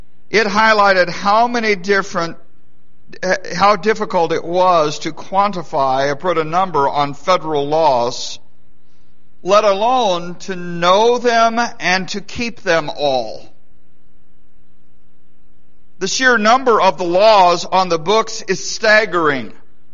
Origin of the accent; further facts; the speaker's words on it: Idaho, United States; As a kid growing up in Idaho, one of my favorite stupid laws was the law that if you rode a horse into town, you either had to plug it or put diapers on it.